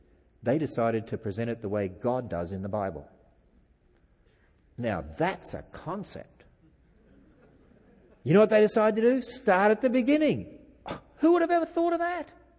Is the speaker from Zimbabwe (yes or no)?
no; Australia; moved away as an adult; now in United States; when I, as an Australian, when we came over to America 23 years ago to live, I found out that we use same terms you do, but we have different meanings.